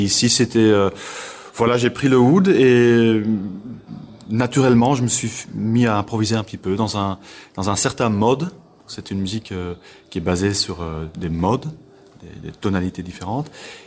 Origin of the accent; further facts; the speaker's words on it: Belgium; Donc les pays où on a voyagé, c'était la Belgique, évidemment, le pays de départ. On est de Belgique.